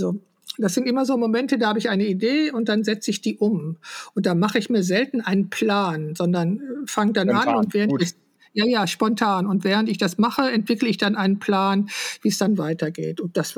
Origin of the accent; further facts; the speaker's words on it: West Germany, Germany; ich bin in Westdeutschland sozialisiert und aufgewachsen